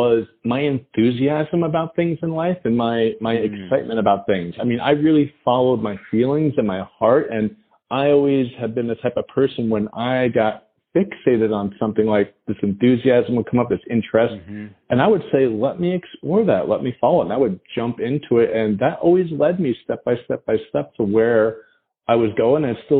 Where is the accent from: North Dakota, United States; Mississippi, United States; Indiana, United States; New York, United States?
New York, United States; Queens; So I grew up in Queens, New York, pretty much on the streets, involved with graffiti and gangs and all that stuff.